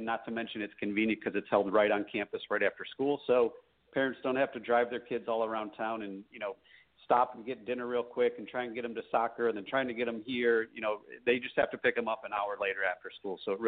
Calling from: Raleigh, North Carolina, United States; I am in Raleigh, North Carolina. So TGA is actually headquartered in LA, but I'm in an office here in Raleigh. That's where I've been for about 6 years.

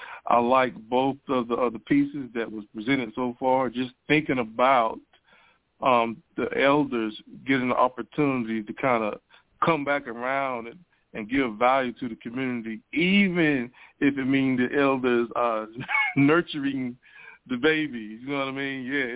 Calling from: Wake Forest, North Carolina, United States; I'm calling from Wake Forest, North Carolina.

